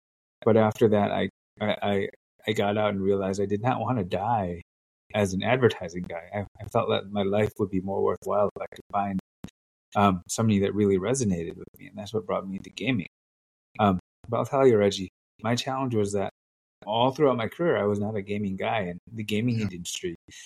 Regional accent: United States; born there; I am the child of Vietnamese refugees. So I was born in America, but my parents came to America.

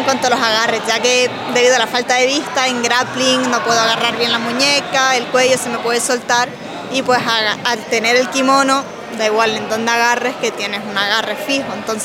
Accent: Canary Islands, Spain; Yo de Canarias.

